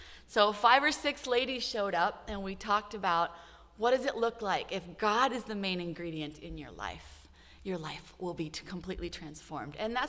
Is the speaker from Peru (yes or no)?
yes; Peru; I'm a missionary kid. I grew up in Peru, South America. My parents are Bible translators with Wycliffe.